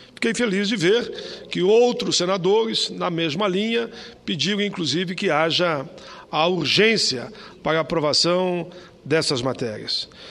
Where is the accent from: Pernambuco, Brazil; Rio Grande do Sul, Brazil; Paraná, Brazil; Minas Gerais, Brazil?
Rio Grande do Sul, Brazil; um novo aeroporto lá no meu estado, no Rio Grande do Sul